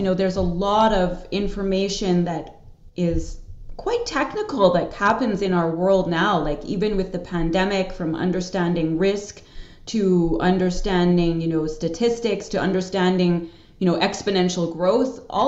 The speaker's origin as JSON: {"language": "English", "town": "Montreal", "region": "Quebec", "country": "Canada", "also_born_or_lived": "Germany / Hamilton", "said": "I had done like live in Germany, then moved, you know, I'm originally from Montreal, then I was living in Hamilton"}